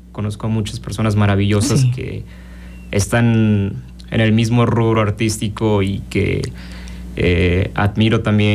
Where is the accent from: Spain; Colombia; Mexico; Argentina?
Mexico; Cuernavaca, Morelos; Sí, yo soy originario de aquí, de Cuernavaca. Mi familia también es de aquí, de Cuernavaca, y mis abuelos de aquí, de Morelos, de Cuantextla